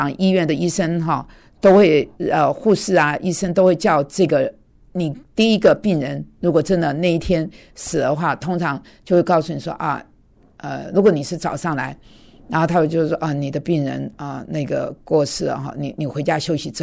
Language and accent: Chinese; Taiwan; 反正我是从台湾来的，我关心台湾